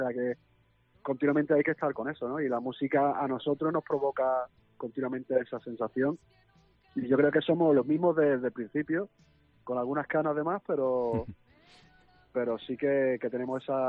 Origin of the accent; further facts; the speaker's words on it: Málaga, Andalusia, Spain; now in Madrid, Spain; cuando salimos de Málaga para hacer esa aventura de irnos a Madrid